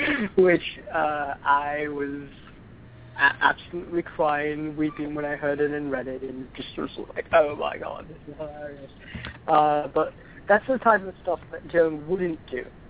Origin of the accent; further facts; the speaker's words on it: New York, United States; I grew up in New York, but, you know, roots are from London, so, yeah, I can relate.